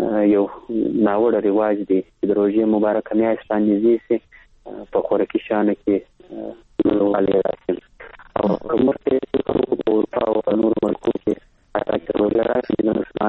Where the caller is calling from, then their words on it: Kandahar, Afghanistan; کندهار درسره ټلیفون لیکته وصل سوي